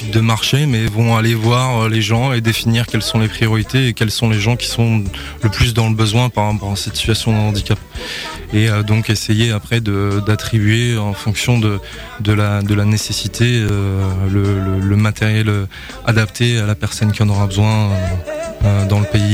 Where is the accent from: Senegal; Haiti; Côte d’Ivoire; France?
Côte d’Ivoire; la Côte d'Ivoire, d'où moi je suis originaire, enfin je suis né en Côte d'Ivoire.